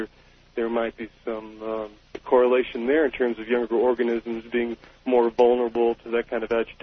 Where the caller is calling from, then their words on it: Ashland, Oregon, United States; in Ashland, Oregon, Art.